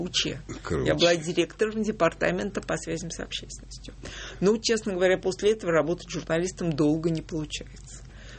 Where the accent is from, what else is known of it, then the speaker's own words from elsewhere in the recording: Moscow, Russia; я выросла в Перово.